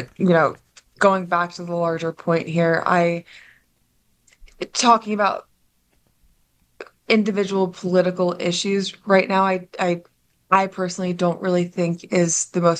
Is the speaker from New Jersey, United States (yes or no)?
yes; Pennington, New Jersey, United States; Well, I grew up right outside of Princeton in Pennington, New Jersey. I graduated from Hopewell Valley.